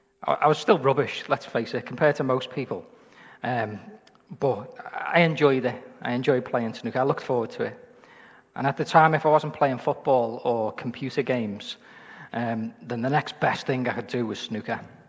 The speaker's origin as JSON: {"language": "English", "town": "Liverpool", "region": "North West England", "country": "United Kingdom", "tie": "born or raised there", "said": "I grew up in Anfield"}